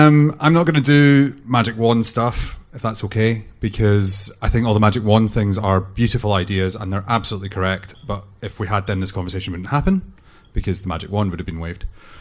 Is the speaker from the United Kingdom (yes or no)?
yes; Dundee, Scotland, United Kingdom; I come from Dundee.